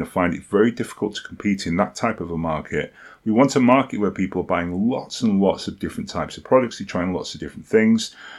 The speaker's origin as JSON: {"language": "English", "country": "United Kingdom", "said": "by the way, I am British, and so I pronounce it niche."}